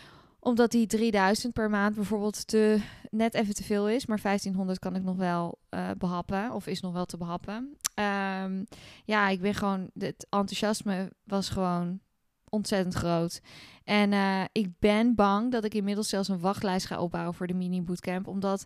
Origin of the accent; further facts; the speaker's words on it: Netherlands; ik ben zelf Nederlander. Ik wil personen uit mijn eigen landje het liefst helpen.